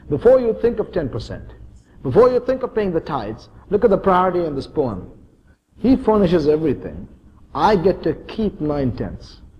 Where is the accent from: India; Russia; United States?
India; For 26 years of my life, I grew up in one of the poorest